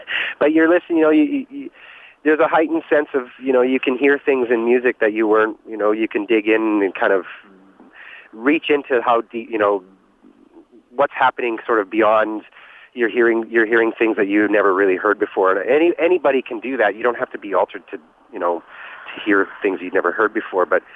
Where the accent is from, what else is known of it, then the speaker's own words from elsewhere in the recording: Regina, Saskatchewan, Canada; I grew up in Regina and there wasn't really a lot of places there to record